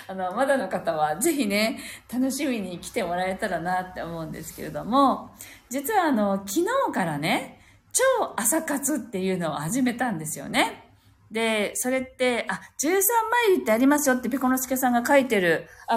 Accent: Okinawa, Japan; まあ私はここで生まれ育ったので他府県のことは分からなかったんですけれども、

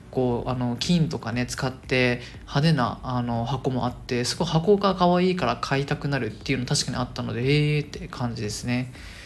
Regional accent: Okinawa, Japan; 僕の地元沖縄も旧正でカレンダーで数えているので全く被っているんですが

